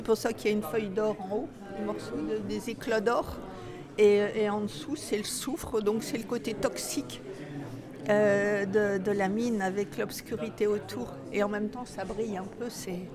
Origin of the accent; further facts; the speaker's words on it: Hauts-de-France, France; Donc en tant que nordiste, c'est la mine.